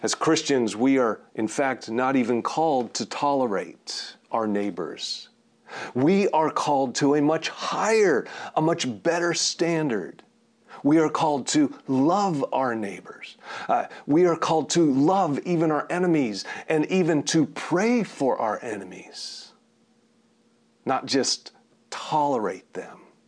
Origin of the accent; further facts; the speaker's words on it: United States; I believe that it is that not just because I'm American, but because scriptures inform us to live with a free conscience